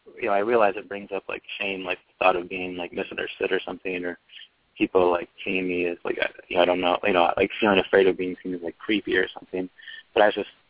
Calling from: Michigan, United States; from Michigan.

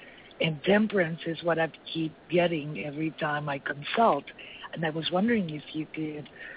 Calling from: Miami, Florida, United States; I'm in Florida, in Miami.

